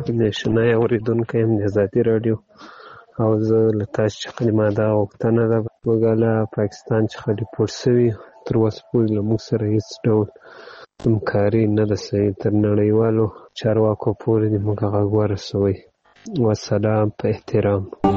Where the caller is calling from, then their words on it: Ghazni, Afghanistan; زه د غزنی دی ولایت د یکتی ولسوالۍ څخه تاسو ته پیغام پرېږدم.